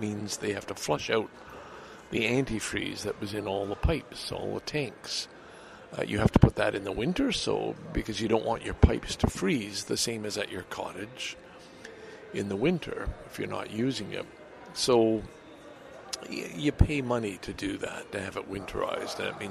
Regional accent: Montreal, Quebec, Canada; Just kind of a contented update from my hometown, Montréal.

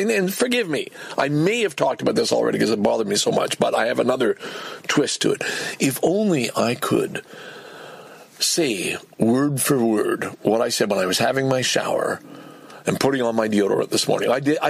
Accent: Canada; We're Canadian amateur fucking podcasters!

